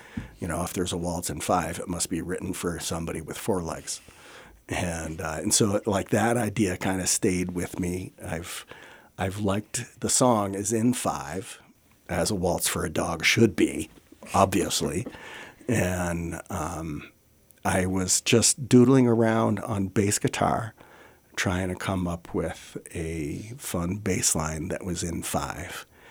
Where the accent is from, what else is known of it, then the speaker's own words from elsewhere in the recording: New Hampshire, United States; moved away as an adult; now in Carbondale, United States; I grew up in New Hampshire, but I moved to Colorado for graduate school back in 91, and Colorado's been home since then.